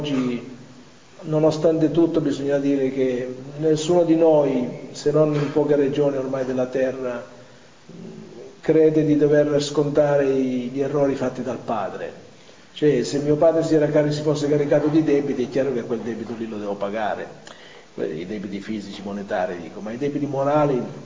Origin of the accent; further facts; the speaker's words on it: Abruzzo, Italy; Io quando ero bambino sentivo parlare di queste cose nel mio paese dell'Abruzzo